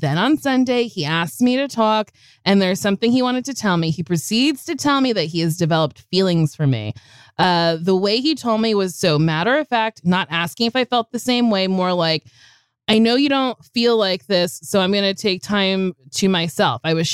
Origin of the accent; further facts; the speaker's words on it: Philadelphia, Pennsylvania, United States; now in Bay Area, United States; I am from the East Coast, Philly. I moved to the Bay Area right before the pandemic.